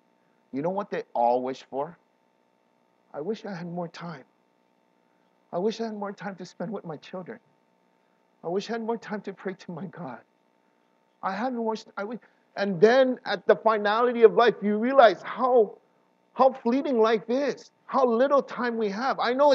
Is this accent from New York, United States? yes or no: no; Hawaii, United States; I'm from Hawaii. I speak, you know, a different language and all these other things.